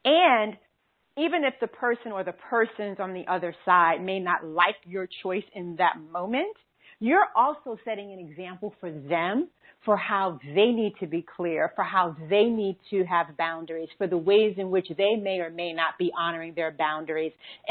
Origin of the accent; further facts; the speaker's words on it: New York City, New York, United States; born there; moved away; So I grew up in a single parent household. Before we left New York City, which is where I was born